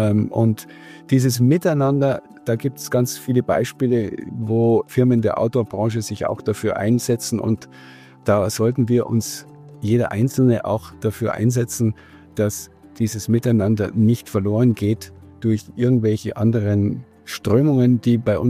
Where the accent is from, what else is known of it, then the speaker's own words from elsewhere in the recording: Kolbermoor, Bavaria, Germany; Ich bin wieder zurückgekehrt in meine Heimat, nach Kolbermoor in diesem Fall. Wohne hier seit 25 Jahren